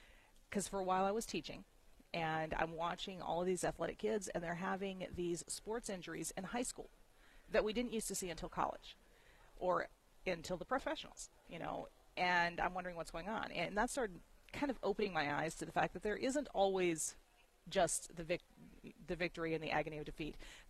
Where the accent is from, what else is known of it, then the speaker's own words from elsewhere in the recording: Michigan, United States; because I grew up in Southwest Michigan.